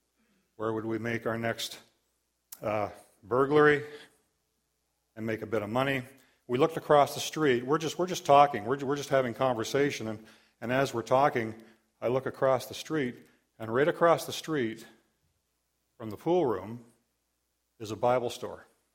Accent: Guelph, Ontario, Canada; I was raised in Guelph.

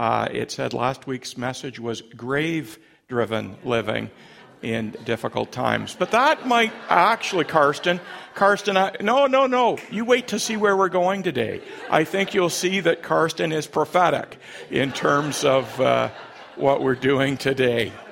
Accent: London, Ontario, Canada; Now, I said, oh, Coach Marshall, we're from London.

